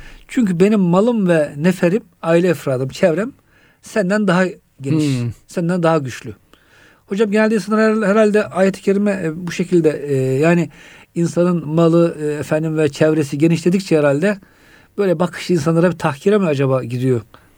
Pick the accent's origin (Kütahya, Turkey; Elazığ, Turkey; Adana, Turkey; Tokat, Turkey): Kütahya, Turkey; Memleketime geri gitmişim Kütahya.